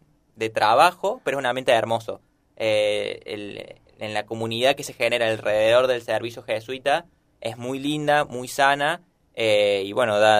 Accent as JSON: {"language": "Spanish", "region": "Córdoba", "country": "Argentina", "said": "que lo digo yo como cordobés, no migrante, no parte de la población migrante"}